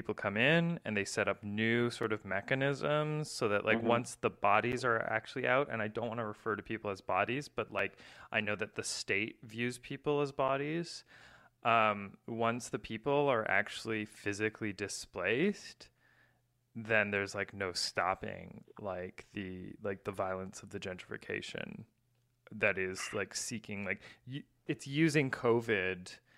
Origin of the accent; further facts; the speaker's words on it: Vancouver, British Columbia, Canada; I'm from Vancouver. The same story happened in Vancouver in over different years.